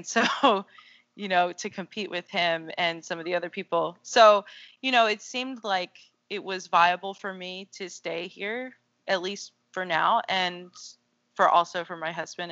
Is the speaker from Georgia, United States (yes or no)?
yes; Georgia, United States; we decided at that point, like, maybe we'll go back to Georgia because we're both from Georgia.